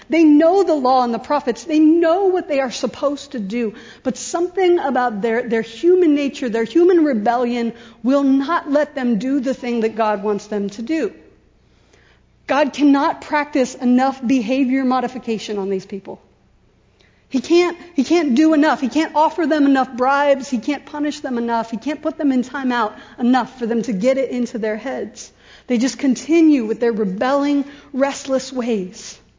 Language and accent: English; Columbus, United States; I grew up in Columbus, and the whole time I was growing up, I loved the city of Columbus